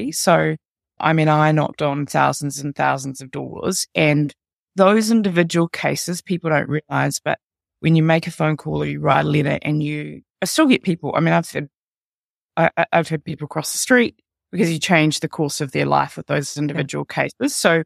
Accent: Auckland, New Zealand; also born or lived in London / Dunedin / Wellington; I was born in Auckland, so I sort of grew up in Auckland, but I lived in London, Dunedin, Wellington, and now I'm back in Auckland, although I should say that I spend quite a bit of time in the United States.

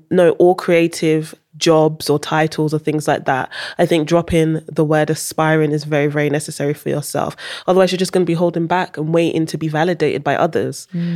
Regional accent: Netherlands; I wasn't born in the UK, I was born in Holland, went to school in Holland. So they were teaching us how to write in Dutch, but at home we only spoke English.

